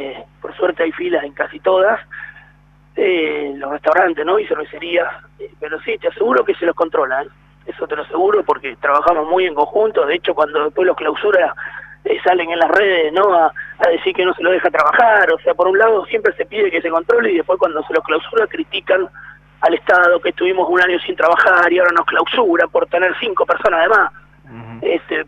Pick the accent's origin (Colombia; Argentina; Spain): Argentina; somos así los argentinos